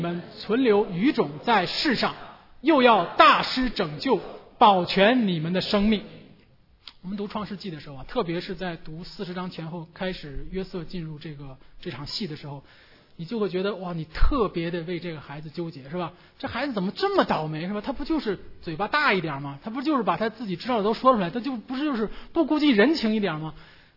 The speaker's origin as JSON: {"language": "Chinese", "country": "China", "said": "那是因为我们都从中国来"}